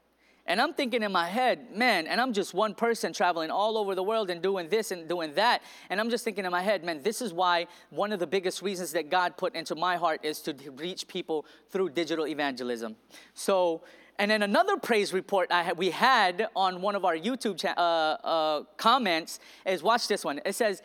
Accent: Philippines; and I'm from the Philippines, and I'm just like, man, I thought the Philippines was poor.

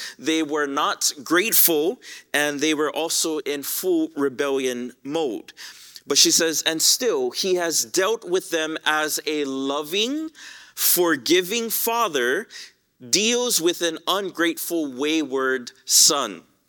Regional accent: Hawaii, United States; I grew up in Hawaii, as many of you guys know, and I love the ocean.

